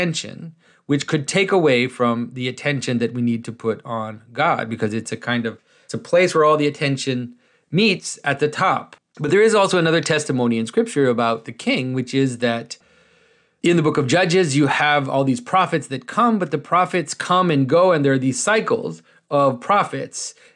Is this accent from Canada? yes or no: yes; Canada; our new king as a Canadian